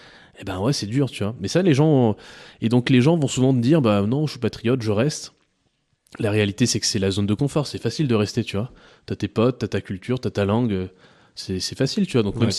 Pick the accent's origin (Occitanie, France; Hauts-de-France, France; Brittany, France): Brittany, France; Vannes; globalement, moi j'ai grandi en France. Je suis né à Vannes, dans le Morbihan, d'une famille de militaires.